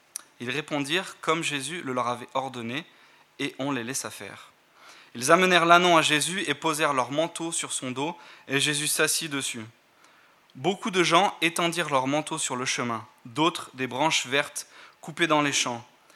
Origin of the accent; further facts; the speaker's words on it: Grenoble, Auvergne-Rhône-Alpes, France; moved away as an adult; now in United Kingdom; Je suis marié à Jessica, nous avons 3 enfants. Nous sommes originaires de Grenoble, de cette église. Et ça fait donc bientôt 2 ans que nous vivons en Écosse